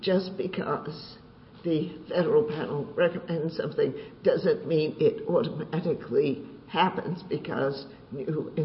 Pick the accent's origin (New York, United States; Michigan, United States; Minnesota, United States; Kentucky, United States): Kentucky, United States; I know in my home state of Kentucky